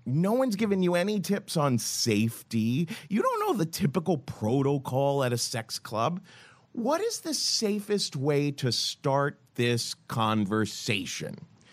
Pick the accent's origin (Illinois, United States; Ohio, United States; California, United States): Ohio, United States; that's easier than saying no because, you know, I'm from Ohio.